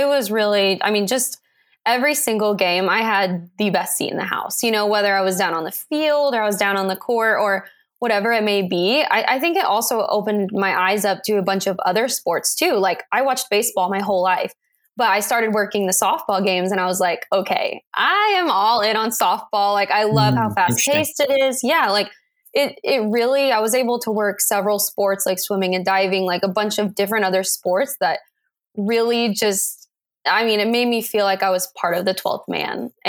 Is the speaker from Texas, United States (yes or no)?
yes; Texas, United States; I'm originally from West Texas.